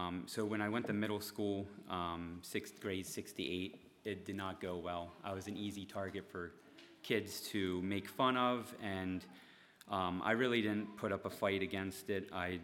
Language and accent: English; Coatesville, Pennsylvania, United States; So I was born and raised in the Coatesville area. I grew up there in the just outside Coatesville, Ersulden area, East Fallowfield.